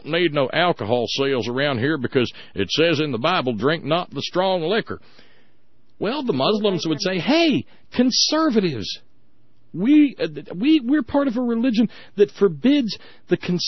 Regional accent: Alabama, United States; I grew up in Alabama, and it was a dry county, Susan. And dry county means we don't sell none of it.

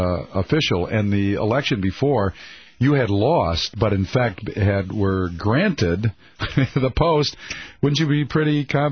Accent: Royal Oak, Michigan, United States; well, I come from the Royal Oak area, so I mean, I come quite a ways

